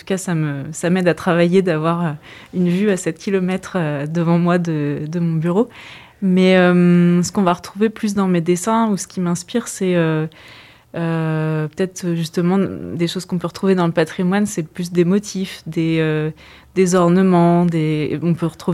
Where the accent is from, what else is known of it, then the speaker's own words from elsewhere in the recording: Nantes, Pays de la Loire, France; Je suis pas née à Nantes, mais j'ai grandi là-bas.